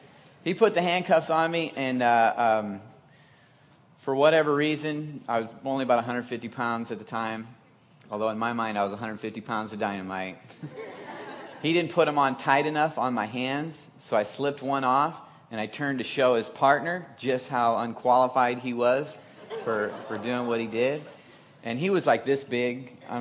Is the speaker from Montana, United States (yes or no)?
no; Omaha, Nebraska, United States; moved away as an adult; now in Las Vegas, United States; When I was 19 years old, I moved from Omaha to Las Vegas, and I had aspirations.